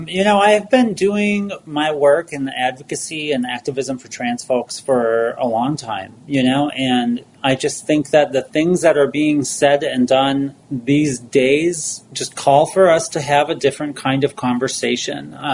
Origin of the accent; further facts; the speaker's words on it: Minnesota, United States; as you said, I grew up in Minnesota, right? I'm a child of the 80s and 90s here in the suburbs.